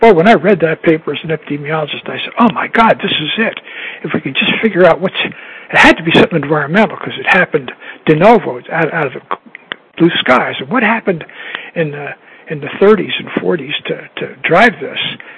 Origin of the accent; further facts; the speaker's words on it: Albany, New York, United States; moved away as an adult; also born or lived in Honolulu, United States; I'm an East Coaster, born and bred in Albany, New York, and I moved away to Honolulu, to University of Hawaii in the early 60s, and I wound up on the West Coast in 1968 to take my last job at Washington State.